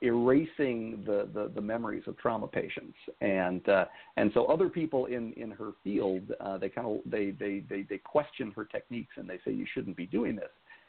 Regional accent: California, United States; And, and I grew up in the Bay Area near San Francisco.

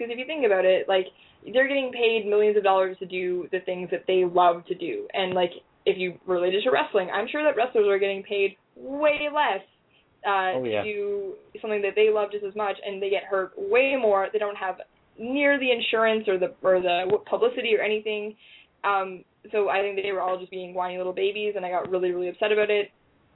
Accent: Ontario, Canada; I grew up just outside of Toronto. I grew up just outside of Toronto.

